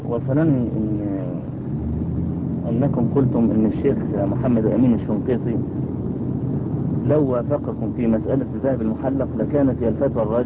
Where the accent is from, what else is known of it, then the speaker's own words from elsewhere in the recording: Egypt; يعني احنا عندنا في مصر الموظف ياخذ 40 جنيه مثلا او 50